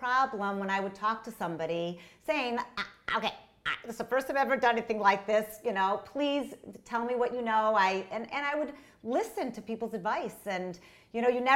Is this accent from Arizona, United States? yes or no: no; Detroit, Michigan, United States; I'm from Detroit. My parents lived in Detroit